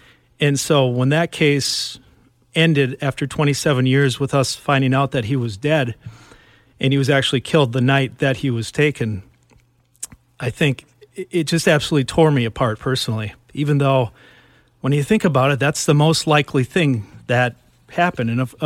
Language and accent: English; Minnesota, United States; And for me personally, growing up in Minnesota, and I'm getting a little emotional talking about it